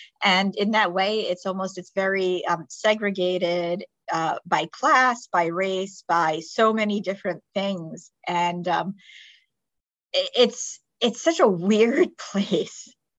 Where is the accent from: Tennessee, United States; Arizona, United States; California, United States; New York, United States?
New York, United States; I mean, I grew up here in New York, but I spent a lot of time going down to visit my snowboard grandparents down in Palm Beach.